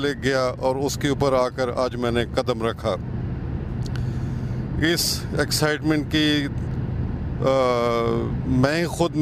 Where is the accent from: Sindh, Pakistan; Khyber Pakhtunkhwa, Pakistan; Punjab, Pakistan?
Punjab, Pakistan; Uchhali; now in India; میرا گاؤں سرگودھا ضلع کے ایک سونس کیسر پہاڑی کے بیس میں ہے, नाम उसका उछाली है।